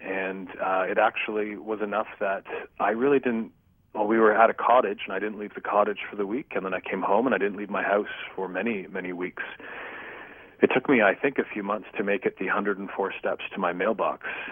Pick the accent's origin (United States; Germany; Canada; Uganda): Canada; being a Canadian, I'm a foreign student in the U.S.